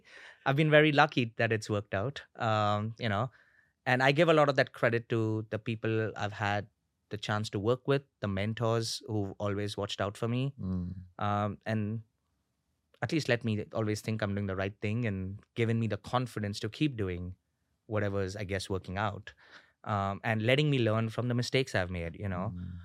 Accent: India; now in New York, United States; And I guess growing up in India, I've always been competitive and encouraged to be competitive and excited to be competitive.

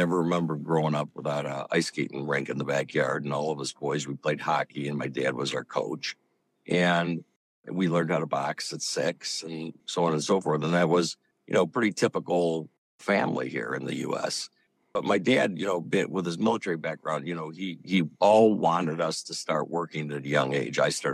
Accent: Detroit, Michigan, United States; But I grew up in Michigan, Detroit, Michigan, to be specific, in a pretty normal family.

